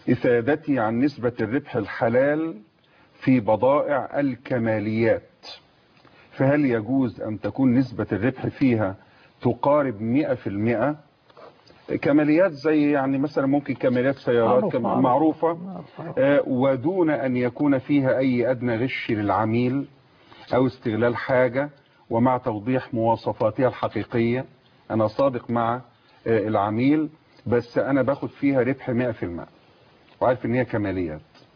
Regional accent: Egypt; إحنا في لهجتنا المصرية

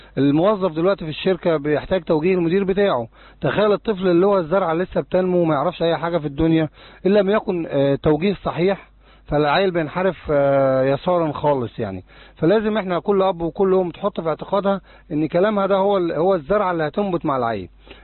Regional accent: Egypt; زي ما بيقولوا عندنا في مصر على الجرح.

